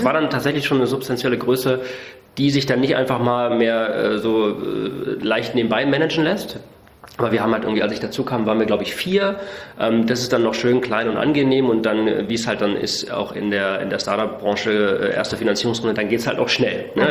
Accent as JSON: {"language": "German", "region": "Saxony-Anhalt", "country": "Germany", "tie": "born or raised there", "said": "Ich bin im Osten aufgewachsen, in Sachsen-Anhalt. Erst auf einer Militärbasis von der NVA, weil mein Vater war bei der NVA, war Major, das heißt Offizier"}